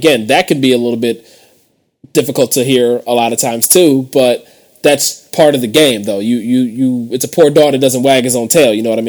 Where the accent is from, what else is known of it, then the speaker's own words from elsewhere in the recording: Cleveland, Ohio, United States; I'm from Cleveland, Ohio. That's the underdog capital of the world.